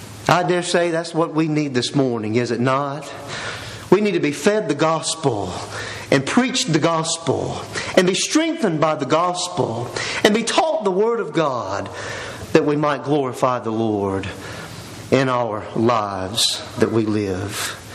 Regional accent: Warner Robins, Georgia, United States; I knew a man growing up in Warner Robins

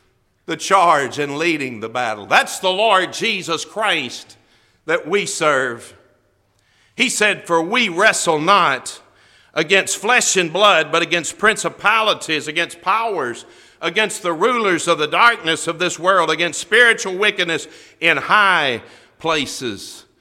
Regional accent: Mississippi, United States; I grew up in North Mississippi, and we used to ride four-wheelers on some warehouser land where they would cut timber.

